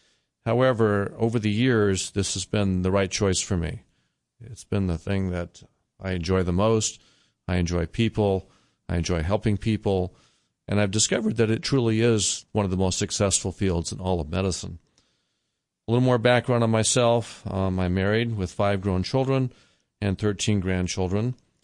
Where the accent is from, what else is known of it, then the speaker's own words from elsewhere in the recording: Iowa City, Iowa, United States; I received my medical education and psychiatry training at the University of Iowa, which happens to be my hometown of Iowa City.